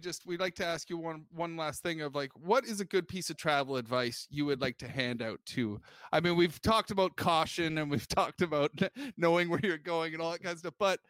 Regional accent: Canada; now in United Kingdom; But I grew up in Canada, and we don't even lock our doors. So I actually, when I got unleashed on the world, or when I moved to Britain and became a stand-up comedian

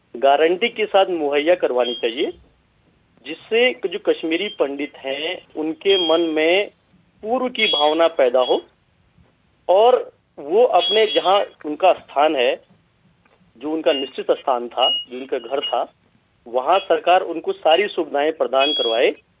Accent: Uttarakhand, India; मैं उत्तराखंड से हूँ, चमोली जनपद से।

